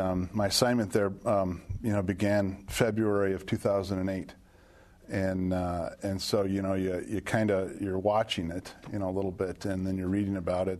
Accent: United States; now in Australia; it was very sad for me as an American in Australia, seeing what's happening there.

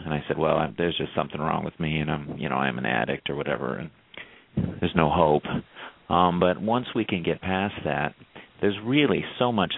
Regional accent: Ireland; I guess I'm saying surprising because I'm Irish and by nature pessimistic.

